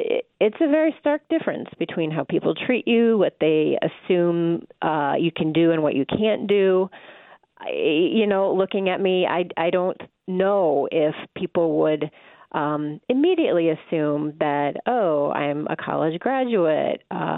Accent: Michigan, United States; And I grew up in Michigan, so I grew up sledding down snow hills, and why would sand be different?

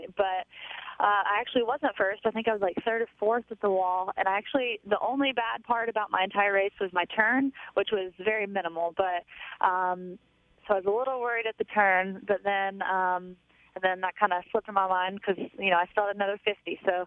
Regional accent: Knoxville, Tennessee, United States; the Olympic team has to meet in Knoxville, which is my hometown, so that's pretty cool.

